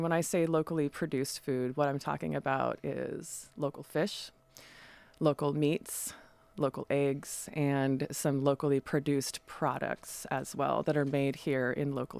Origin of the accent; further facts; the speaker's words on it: Vernonia, Oregon, United States; now in Astoria, United States; I grew up in Vernonia, Oregon, which is about a fat hour drive here on Highway 202, and have been coming to Astoria my whole life. And so I've lived here since 2008 or so